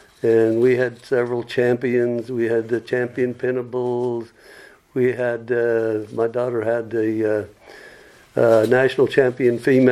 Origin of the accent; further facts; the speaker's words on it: Colorado, United States; moved away as an adult; now in Kentucky, United States; Well, I come from Colorado 40 years ago to do a contract for the state of Kentucky, telecommunications, and I was going back to Colorado, and the state talked me into staying